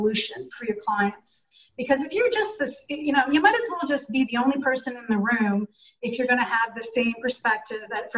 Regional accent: Ottawa, Ontario, Canada; from Ottawa, whatever. I see the world through my lens of my experience.

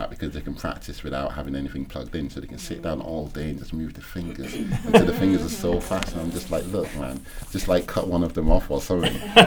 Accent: Barbados; And I grew up in Barbados

